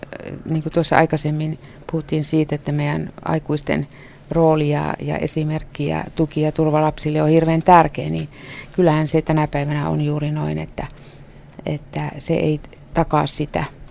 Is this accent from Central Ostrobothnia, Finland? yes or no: no; Posio, Lapland, Finland; kun mä oon tuolla Posiolla. Meillä on kesämökki sieltähän me ollaan myös kotoisin molemmat